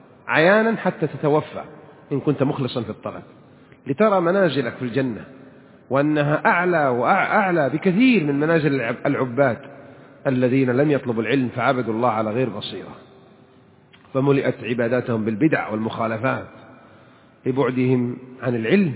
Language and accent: Arabic; Saudi Arabia; قبل 80-90 سنة ما كان عندنا في المملكة العربية السعودية مصابيح، كان عندنا الفوانيس